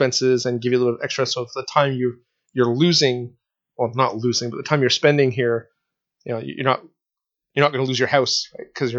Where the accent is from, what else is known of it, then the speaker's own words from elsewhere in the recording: England, United Kingdom; Oh, and I'm English, yeah.